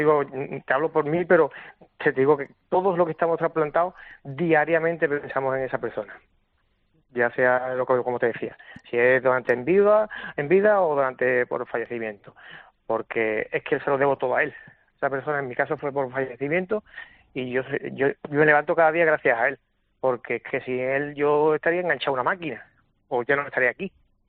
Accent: Cádiz, Andalusia, Spain; De hecho, en la selección, si no recuerdo mal, somos tres de Cádiz.

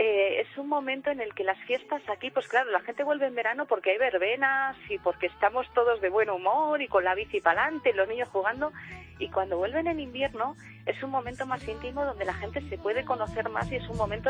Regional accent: Bilbao, Basque Country, Spain; now in Lubia, Spain; Él es de Madrid y yo soy de Bilbao y no tenemos ninguna raíz en Soria, pero decidimos quedarnos a vivir en un pueblecito de Soria que pertenece al Cubo de la Solana, que se llama Lubia, y somos 22 habitantes.

